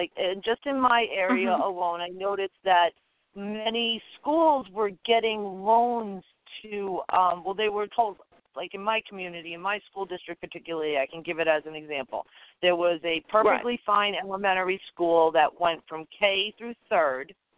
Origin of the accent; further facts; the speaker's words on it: Long Island, New York, United States; now in Central New York, United States; I'm from Long Island, and then I moved to Central New York, where it's much smaller.